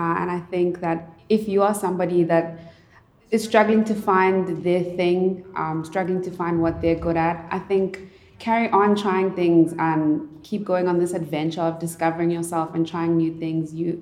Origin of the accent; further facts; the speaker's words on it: Durban, KwaZulu-Natal, South Africa; I am 26 years old. I'm from South Africa, Durban, KZN, and I am a singer-songwriter.